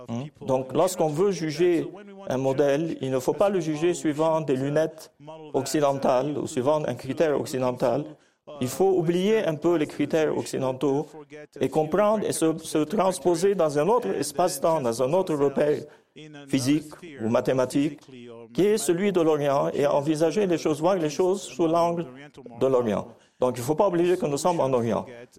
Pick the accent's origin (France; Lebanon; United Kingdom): Lebanon; chez nous au Liban